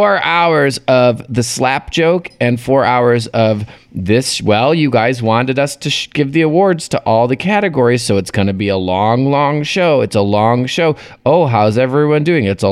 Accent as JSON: {"language": "English", "town": "Dallas", "region": "Texas", "country": "United States", "said": "As you can tell from my accent, I'm from Dallas, Texas."}